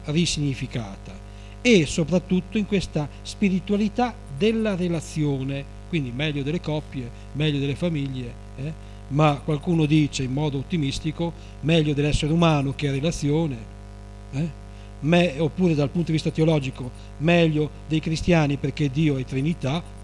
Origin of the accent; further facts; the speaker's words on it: Modena, Emilia-Romagna, Italy; io vengo da Modena